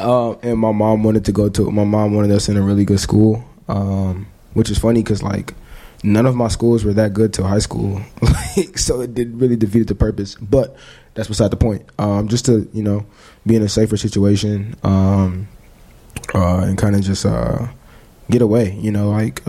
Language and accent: English; Chicago, Illinois, United States; So I was born on the North Side, and then I moved to the South Burbs.